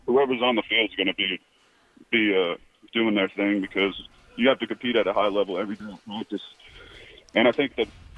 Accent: Georgia, United States; Well, I love that I'm from Georgia.

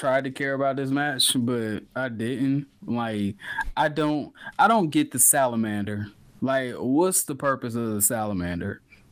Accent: Charlotte, North Carolina, United States; In Charlotte, North Carolina, here in my hometown

